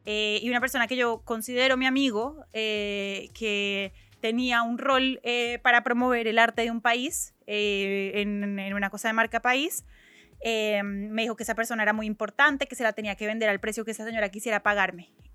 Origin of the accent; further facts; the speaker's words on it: Bogotá, Colombia; Y me dijo, no, pero no los cuentes, es peligroso. Y yo soy de Bogotá.